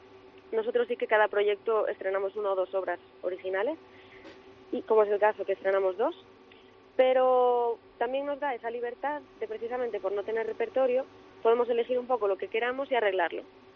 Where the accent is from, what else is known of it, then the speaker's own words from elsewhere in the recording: Lugo, Galicia, Spain; como lucense y como gallega me hace especial ilusión.